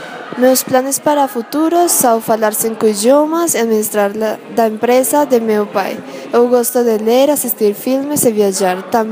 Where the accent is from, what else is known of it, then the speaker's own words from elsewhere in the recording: Bucaramanga, Santander, Colombia; Portuguese is a second language; now in Bogotá, Colombia; Eu sou colombiana e nasci em Bogotá, mas quando eu tinha 6 anos, eu fui a morar em Bucaramanga, outra cidade da Colômbia. E lá eu cresci. Bucaramanga é uma cidade pequena, mas é muito bonita.